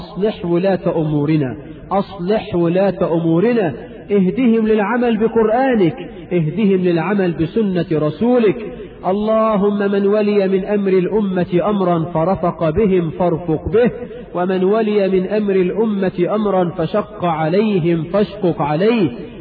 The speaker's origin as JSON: {"language": "Arabic", "country": "Egypt"}